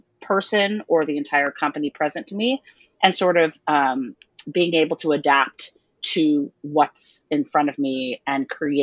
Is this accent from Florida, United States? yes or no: yes; Florida, United States; now in New York City, United States; I was in New York City here where I live now, but I was here from Florida.